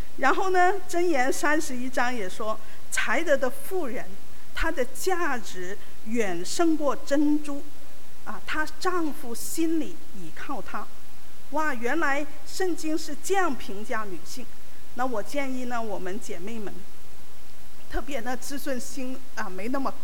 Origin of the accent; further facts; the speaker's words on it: China; 就像我们中国人有一句话，人逢喜事什么精神爽啊